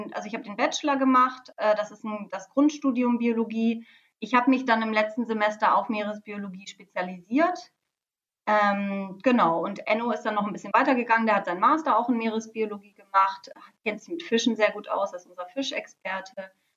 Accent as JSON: {"language": "German", "region": "Lower Saxony", "country": "Germany", "lives_now": "Bremen, Germany", "said": "Ich komme aus Niedersachsen, aus der Nähe von Bremen tatsächlich. Bin Anfang 30"}